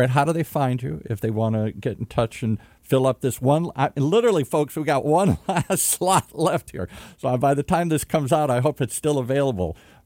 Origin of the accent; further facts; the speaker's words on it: Michigan, United States; I know how to sell something to Michigan. I'm from Michigan. I got my gold blue hat on.